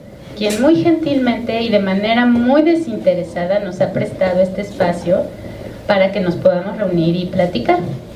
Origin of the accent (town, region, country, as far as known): Mexico